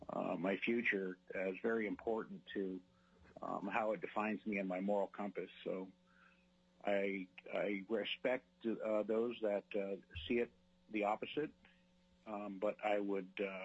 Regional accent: King Salmon, Alaska, United States; now in Anchorage, United States; I'm a lifelong Alaskan resident, born and raised in King Salmon, Alaska, where I've lived for 39 years. I'm currently a resident of Anchorage, Alaska, and have been for the past 11 years.

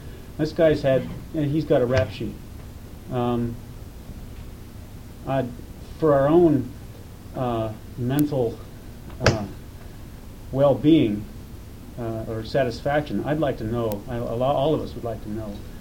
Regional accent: Kotzebue, Alaska, United States; As I mentioned, I'm from Kotzebue.

